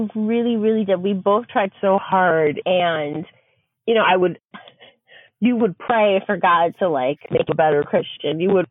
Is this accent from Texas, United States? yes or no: no; New York City, New York, United States; I grew up in the New York City area.